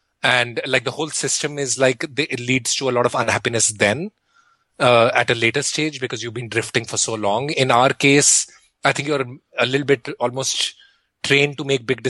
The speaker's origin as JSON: {"language": "English", "country": "India", "tie": "born or raised there", "said": "when we were growing up in India"}